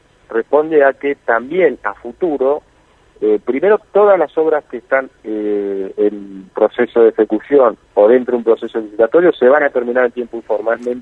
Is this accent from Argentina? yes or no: yes; Chubut, Argentina; yo vivo en Chubut, nací en Chubut, obviamente defiendo la provincia